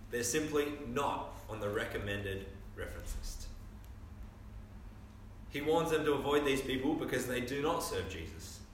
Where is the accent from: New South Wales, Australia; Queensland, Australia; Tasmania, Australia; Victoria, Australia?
New South Wales, Australia; Terrigal; around Easter time in my hometown on the Central Coast, at Terrigal Beach, they have a massive ocean swim